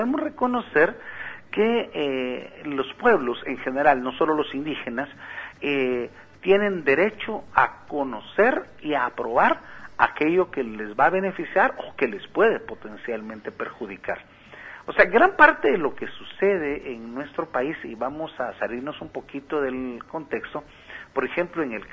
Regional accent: Guatemala; Aquí voy a platicar como guatemalteco común

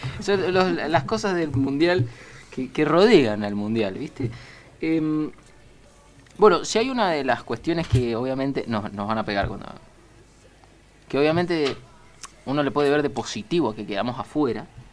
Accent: Argentina; soy argentino

